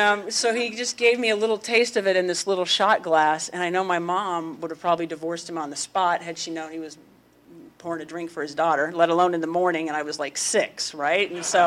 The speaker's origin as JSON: {"language": "English", "town": "West Jordan", "region": "Utah", "country": "United States", "tie": "born or raised there", "also_born_or_lived": "Colorado / Scottsdale, Arizona", "said": "I was born in Colorado. We lived in Amarillo for a very brief time, and then we left really fast. And then we moved back to Colorado and lived there, did most of my growing up in Utah, in West Jordan"}